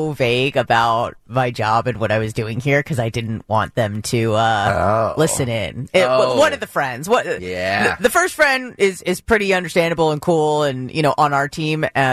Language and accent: English; Florida, United States; I'm like, okay, I'm from Florida, so yes it is.